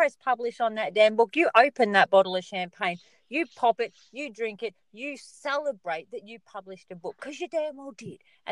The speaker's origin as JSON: {"language": "English", "region": "Scotland", "country": "United Kingdom", "said": "I'm Scottish."}